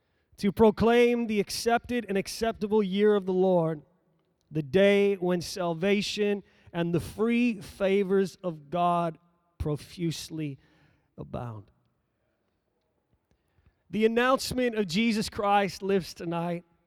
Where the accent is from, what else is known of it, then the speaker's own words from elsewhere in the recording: Ireland; In case you're wondering, no, I'm not Aaron Boyd, although I am Irish.